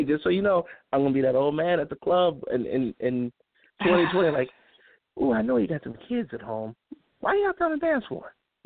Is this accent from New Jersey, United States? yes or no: no; Chicago, Illinois, United States; See, I'm from Chicago, so cold don't mess with me